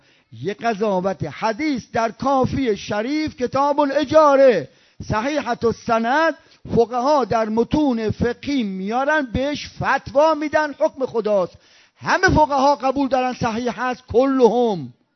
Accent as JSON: {"language": "Persian", "town": "Khomeini Shahr", "region": "Isfahan", "country": "Iran", "tie": "born or raised there", "said": "مثلا مثال میزنم به شهر خودمون خمینی شهر"}